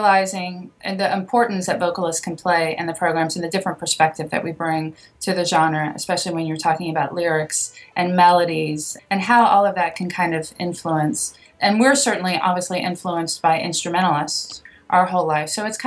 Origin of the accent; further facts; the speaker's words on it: Washington, District of Columbia, United States; Sean's from Pittsburgh and I'm sort of from the Washington, D.C. area.